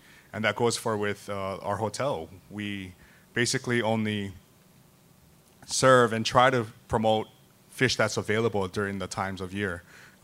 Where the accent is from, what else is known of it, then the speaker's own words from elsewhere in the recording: Hawaii, United States; being born and raised in Hawaii